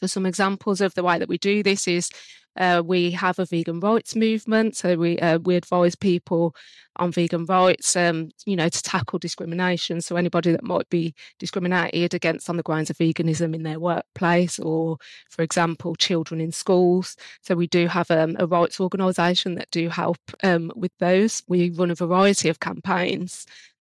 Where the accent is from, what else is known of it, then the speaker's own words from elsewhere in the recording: Birmingham, West Midlands, United Kingdom; now in Hinckley, United Kingdom; we're actually based in Birmingham in the UK, which is where I'm from. I currently live in Hinckley, though, in Leicestershire. So it's not far, but yeah, still Midlands.